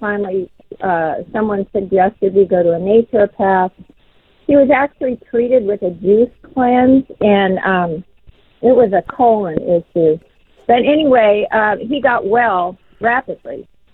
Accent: California, United States; I grew up in California, and there is more New Age there.

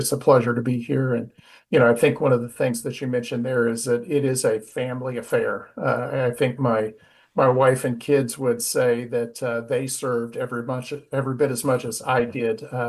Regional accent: Oregon–California border, United States; Yeah, I grew up on the Oregon-California border. I grew up in a small little Baptist church and came to faith when I was young.

